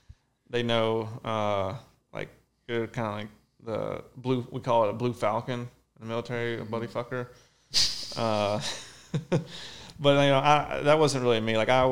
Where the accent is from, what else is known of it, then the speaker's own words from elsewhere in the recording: Louisiana, United States; Yeah, so I'm from Louisiana, so I'm like all about Popeyes.